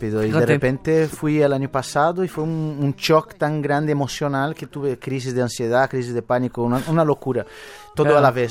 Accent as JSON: {"language": "Spanish", "region": "Minas Gerais", "country": "Brazil", "tie": "born or raised there", "also_born_or_lived": "São Paulo", "second_language": "Spanish", "said": "Yo nací en São Paulo, pero mi creación es en Minas Gerais"}